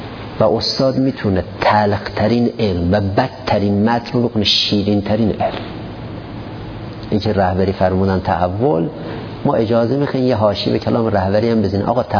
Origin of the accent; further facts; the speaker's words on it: Iran; گفت کجایی هستی؟ گفتم ایرانی.